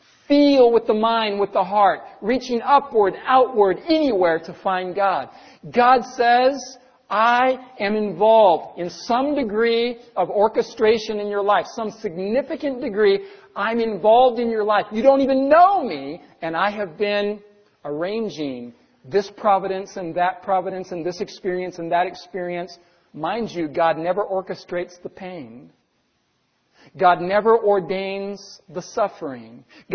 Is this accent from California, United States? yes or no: yes; Los Angeles, California, United States; also born or lived in Riverside; but I was born in Riverside, California. I grew up in Los Angeles.